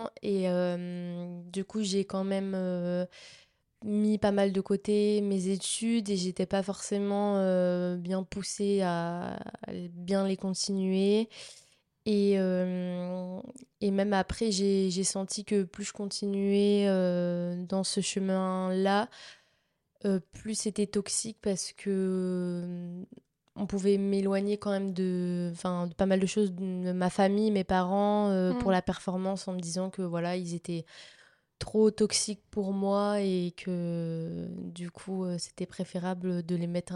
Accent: Valence, Auvergne-Rhône-Alpes, France; Alors moi, à la base, je viens de la Drôme, vers Valence, et j'ai commencé l'athlétisme là-bas

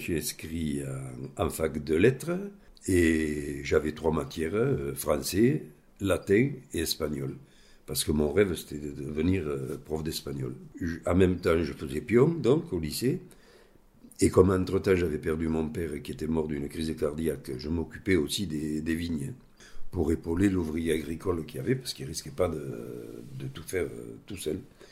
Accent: Occitanie, France; born there; Ben, je suis né à Saint-Tir, un petit village de l'Hérault. Je suis né en 1943, pendant la guerre.

